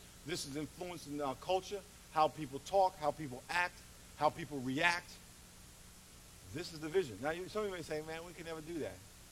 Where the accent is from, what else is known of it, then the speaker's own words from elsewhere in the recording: New York, United States; I grew up in New York, and we had a station called WBLS.